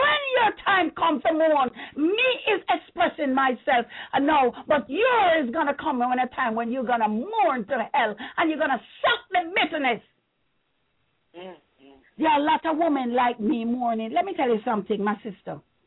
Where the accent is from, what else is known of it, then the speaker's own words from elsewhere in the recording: Morant Bay, Saint Thomas, Jamaica; also born or lived in Kingston; Oh, I was born in Jamaica at St. Mary Hospital at 9:45 a.m., delivered by midwife Richardson, and my mother had three other complicated births. And when I grew up in Morant Bay Town, I went to Morant Bay Primary